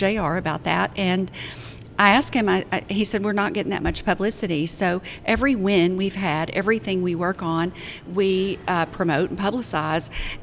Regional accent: Keough, Arkansas, United States; I'm from Keough, Arkansas.

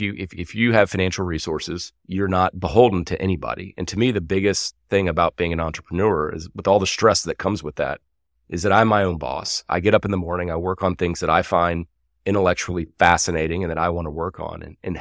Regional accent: Texas, United States; I grew up in Texas, a small town. I was into rodeo for a very long time.

